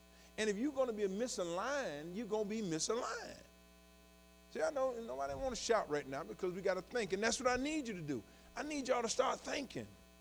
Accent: the South, United States; I'm from the South, and in the South, Sister Harmony

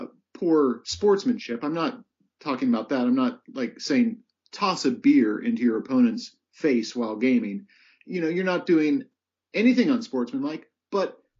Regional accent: Canada; as a Canadian

